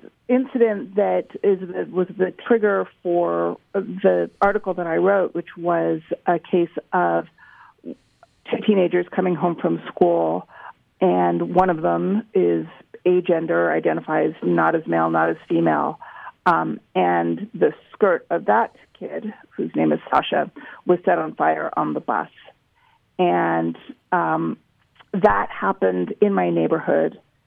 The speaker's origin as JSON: {"language": "English", "town": "Oakland", "region": "California", "country": "United States", "tie": "born or raised there", "said": "book takes place in my hometown of Oakland"}